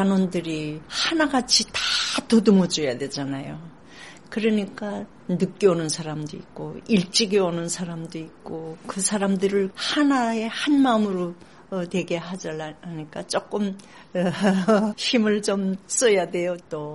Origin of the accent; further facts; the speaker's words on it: North Korea; now in South Korea; 나는 같은 탈북자로서